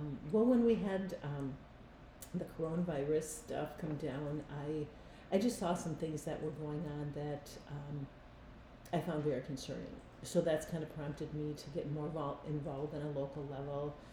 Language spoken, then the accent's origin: English; Minnesota, United States; I actually am from Minnesota.